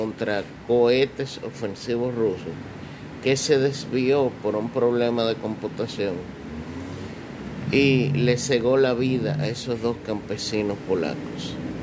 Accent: Dominican Republic; nosotros como dominicanos somos los que podemos determinar qué tipos de inmigrantes nosotros queremos.

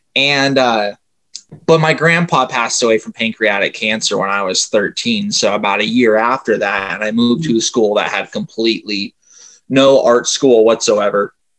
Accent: Idaho, United States; I'm from Idaho, so I have a really good idea of the character that I was portraying

